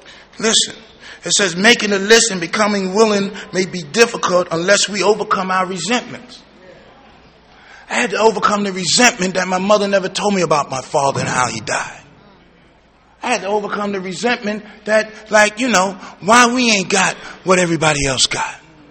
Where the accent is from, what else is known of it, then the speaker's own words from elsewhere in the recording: Brooklyn, New York, United States; I'm from the Brownsville section of Brooklyn. I was brought up on like welfare cheese, Spam, peanut butter, getting online in 1966 with the shopping cart.